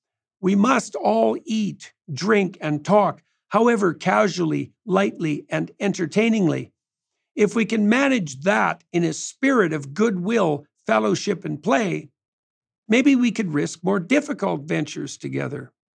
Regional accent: Canada; As a Canadian, I have always been impressed by the sheer theatricality and patriotism

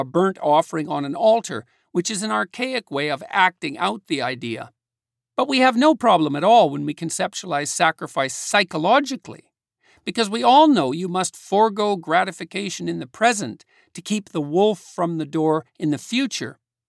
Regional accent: Fairview, Alberta, Canada; Being from northern Alberta, I do not share exactly the same view of nature, since up in my hometown of Fairview, nature was constantly conspiring to freeze its inhabitants to death for 6 months of the year

